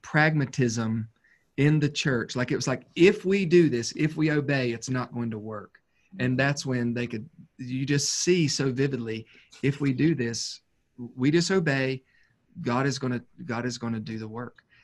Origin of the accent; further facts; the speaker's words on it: Newton, United States; First Baptist Newton, which is my hometown, was looking for a pastor.